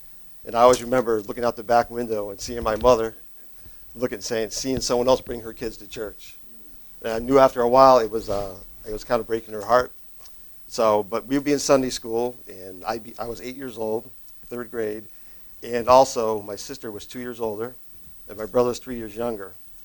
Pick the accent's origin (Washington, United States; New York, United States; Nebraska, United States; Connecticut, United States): Connecticut, United States; Enfield; And I was raised in Enfield, Connecticut, with different kinds of people. It was kind of a multicultural kind of thing.